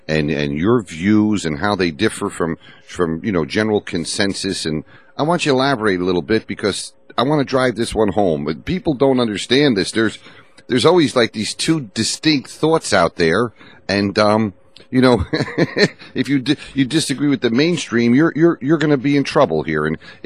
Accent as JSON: {"language": "English", "region": "Pennsylvania", "country": "United States", "said": "I can think of a doctor here in my home state of Pennsylvania"}